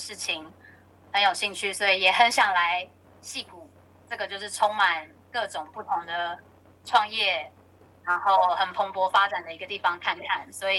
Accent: Taiwan; 我的个性可能从小在台湾，一开始初中、高中读书读怕了

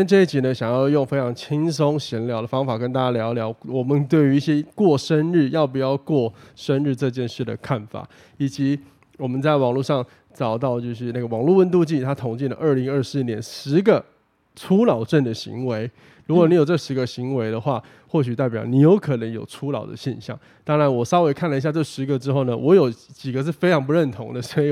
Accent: Kaohsiung, Taiwan; 但是至少我们高雄人一定很有感觉

